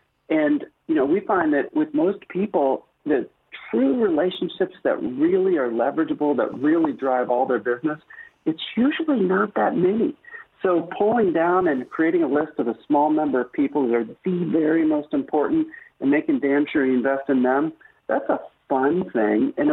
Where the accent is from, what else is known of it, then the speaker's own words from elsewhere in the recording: Indiana, United States; I'm from Indiana, so I grew up on